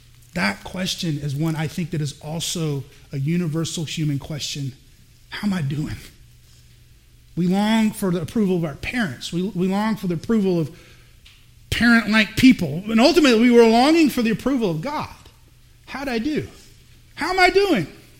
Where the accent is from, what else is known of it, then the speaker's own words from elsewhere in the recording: the South, United States; also born or lived in Missouri; now in Ithaca, United States; And I grew up in the South, and South Carolina and North Carolina is all about stock car racing.